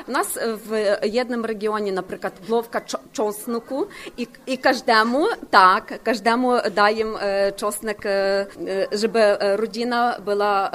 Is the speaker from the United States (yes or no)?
no; Busk, Lviv Oblast, Ukraine; Polish is a second language; Ja pochodzę z zachodniej Ukrainy, 50 km od Lwowa, miasto Buzk.